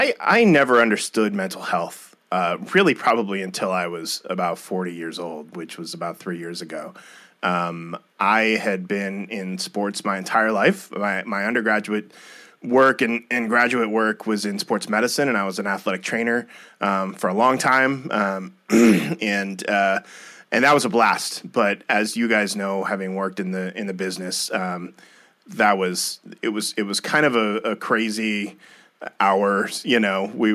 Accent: Midwest, United States; But my wife and I grew up in the Midwest, so getting the four seasons was going to be real important for us.

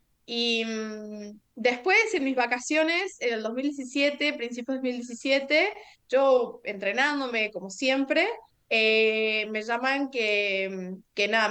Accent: Argentina; yo siendo argentina, me llaman para la selección mexicana cuando tenía 14 años

